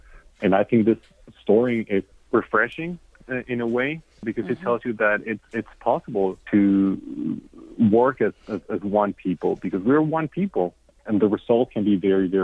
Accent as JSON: {"language": "English", "country": "Mexico", "said": "I'm from Mexico, Catalina from Building One Community is from Colombia. We're all immigrants"}